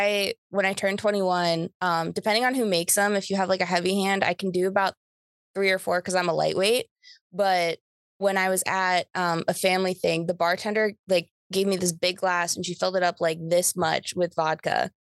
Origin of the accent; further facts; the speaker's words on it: Cleveland, Ohio, United States; I went to Wonderstruck, which is the Cleveland version, because I'm from Cleveland.